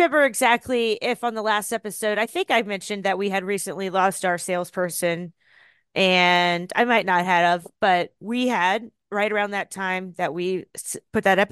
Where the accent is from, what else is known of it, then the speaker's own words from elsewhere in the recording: Virginia, United States; you get down here to North Carolina, and I came from Virginia